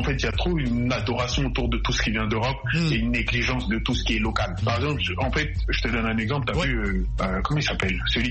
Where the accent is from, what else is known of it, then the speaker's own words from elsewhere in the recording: Côte d’Ivoire; si tu regardes bien, au début, dans les pays africains, les Ivoiriens, on était l'une des plateformes, des plaques tournantes de la musique.